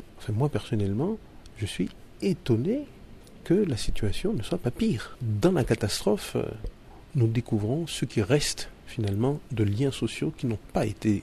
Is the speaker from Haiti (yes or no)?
yes; Haiti; moi en tant qu'Haïtien, je ne militerai pas pour cette solution.